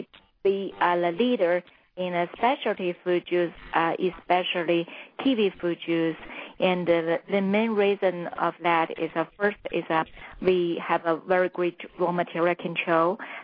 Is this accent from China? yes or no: yes; Xi'an, Shaanxi, China; my hometown is Xi'an